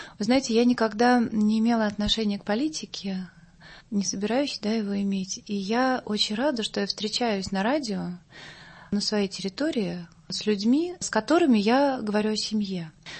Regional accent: Moscow, Russia; А я такой москвич-москвич

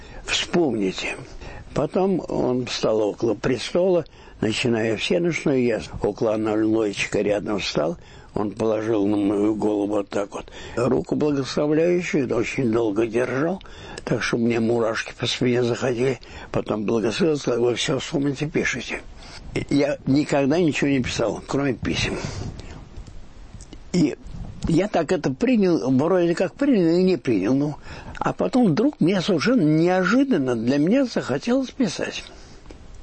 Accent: Diveyevo, Nizhny Novgorod Oblast, Russia; born there; я родился в Дивееве, 12 километров от Сарова, и около стен Дивеевского монастыря

